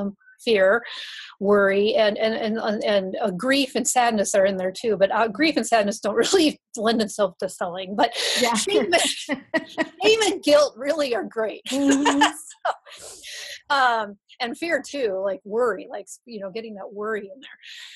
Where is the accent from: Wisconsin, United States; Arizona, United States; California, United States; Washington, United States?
Wisconsin, United States; You know, I grew up in Wisconsin. My father's a scientist.